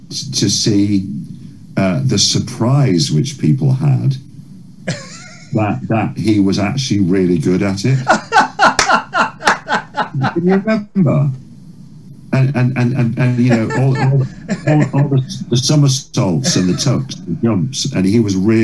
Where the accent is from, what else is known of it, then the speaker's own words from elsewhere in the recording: Carlisle, North West England, United Kingdom; born there; I was born in Carlisle, but I was raised in the British Navy.